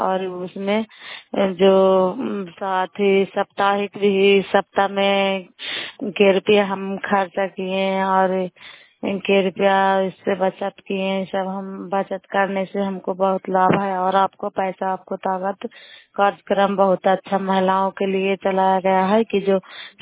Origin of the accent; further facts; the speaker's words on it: Bihar, India; नालंदा जिला कराय ब्लॉक की निवासी हूँ।